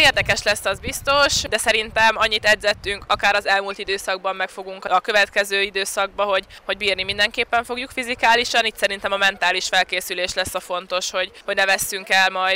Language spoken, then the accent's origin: Hungarian; Üllő, Pest, Hungary; amikor hazamentem Üllőre, ahonnan származom